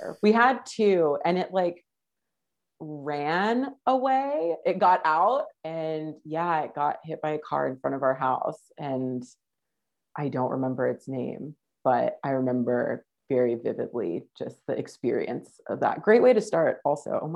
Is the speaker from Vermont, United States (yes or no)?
no; Riverside, California, United States; So I grew up in Riverside, California. It's Southern California, about an hour east of Los Angeles.